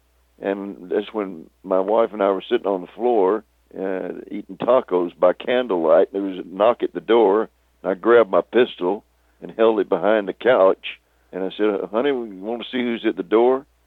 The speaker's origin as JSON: {"language": "English", "region": "Texas", "country": "United States", "said": "I said, I'm from Texas. I don't know this Shakespeare shit."}